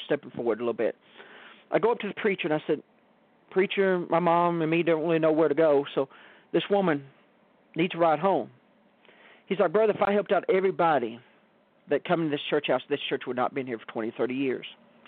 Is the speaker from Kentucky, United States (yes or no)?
yes; Litchfield, Kentucky, United States; I moved to Elizabethtown, It was about 30 miles away, which this church was in Elizabethtown. I'm from Litchfield.